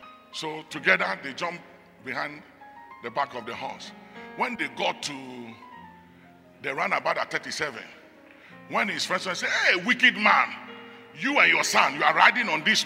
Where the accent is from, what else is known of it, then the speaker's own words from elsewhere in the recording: Ghana; I'm sorry, I'm a Ghanaian, but it hurts.